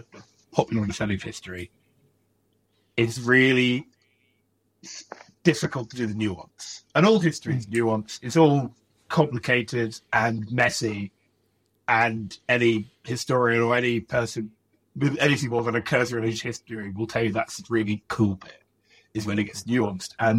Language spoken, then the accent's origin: English; United Kingdom; growing up in Britain